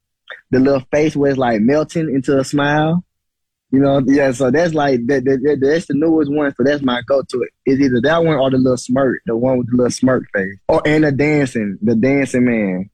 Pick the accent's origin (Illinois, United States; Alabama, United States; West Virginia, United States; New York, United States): Alabama, United States; But see, I'm from Alabama, so I love the heat.